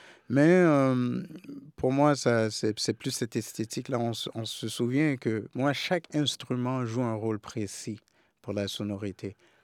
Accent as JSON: {"language": "French", "town": "Montreal", "region": "Quebec", "country": "Canada", "tie": "born or raised there", "said": "à Montréal? C'est ma ville natale"}